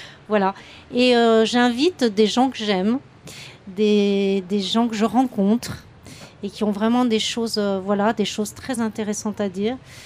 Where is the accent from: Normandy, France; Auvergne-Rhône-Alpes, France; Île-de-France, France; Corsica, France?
Corsica, France; je viens du Nil, je viens de la Corse, et je suis aussi issue d'un milieu paysan, puisque mon père était berger.